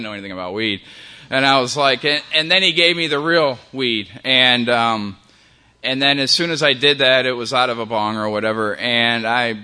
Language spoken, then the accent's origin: English; Rochester, New York, United States; So I had a normal childhood. I'm from Rochester, New York. It's, it's a long way from here